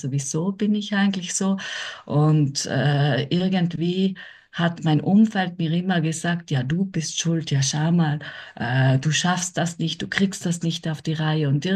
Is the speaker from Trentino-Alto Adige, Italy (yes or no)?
yes; Trentino-Alto Adige, Italy; ich komme aus Südtirol, also ich bin 45 Jahre alt